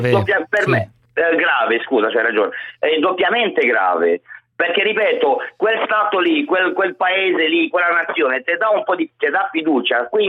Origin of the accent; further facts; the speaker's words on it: Romania; Italian is a second language; now in Italy; io anche sono romeno di origine, io, vabbè, adesso sono anni che sto qua, 26, c'ho la cittadinanza italiana e tutto quanto.